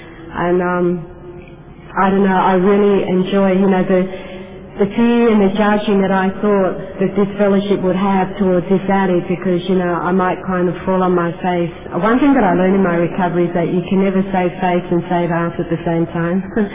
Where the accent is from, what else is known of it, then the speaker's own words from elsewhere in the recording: Australia; moved away; I had to go up and say I'm from Australia and that, and people say, oh, just talk to me. You don't sound Australian.